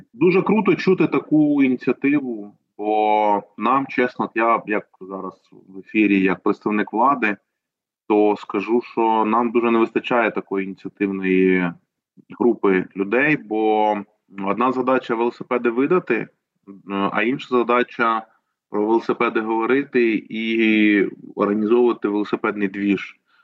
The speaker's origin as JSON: {"language": "Ukrainian", "town": "Chernihiv", "region": "Chernihiv Oblast", "country": "Ukraine", "tie": "born or raised there", "said": "я можу сказати, в моєму рідному місті Чернігові, тому що я там навчався"}